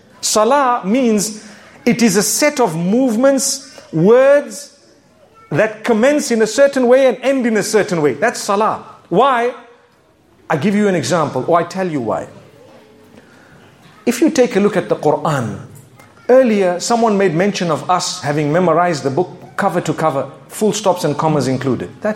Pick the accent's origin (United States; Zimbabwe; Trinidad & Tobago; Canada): Zimbabwe; I come from Zimbabwe. You can hear my accent, right?